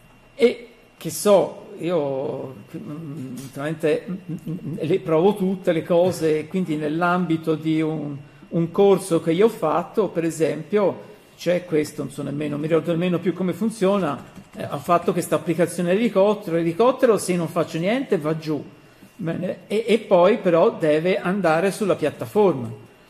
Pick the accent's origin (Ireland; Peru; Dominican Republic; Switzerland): Switzerland; questo lo dico io perché sono anche svizzero